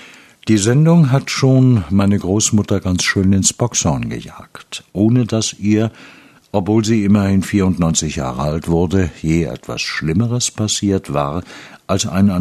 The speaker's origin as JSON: {"language": "German", "town": "Frankfurt", "region": "Hesse", "country": "Germany", "said": "Als Frankfurterin werde ich von Auswärtigen für ziemlich tough gehalten."}